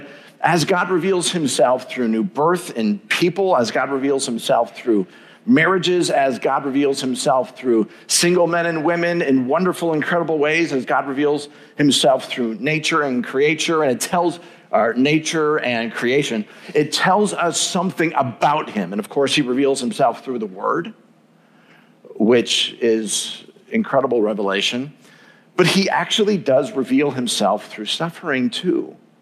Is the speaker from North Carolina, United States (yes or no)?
no; Chicago, Illinois, United States; I'm from Chicago, I'm a Bears fan, I'm struggling because he's a Packers fan